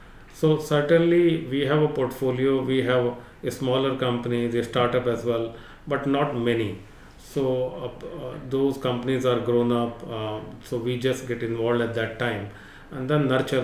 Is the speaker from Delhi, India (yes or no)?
no; Tikunia, Uttar Pradesh, India; And I grew up a village near UP, near Lucknow. District is called Tikunia Kiri in Lakhimpur.